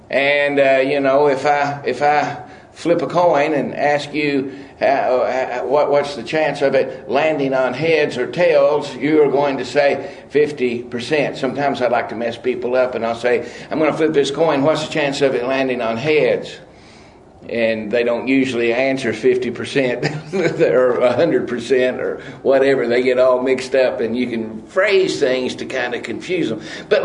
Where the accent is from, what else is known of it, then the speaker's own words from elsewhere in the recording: Kentucky, United States; That's just the way I say it. I'm from Kentucky.